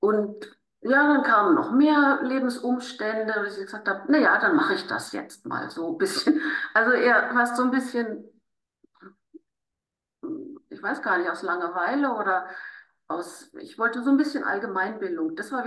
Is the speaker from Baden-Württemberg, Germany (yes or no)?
no; Celle, Lower Saxony, Germany; Also ich bin in Celle bei Hannover aufgewachsen.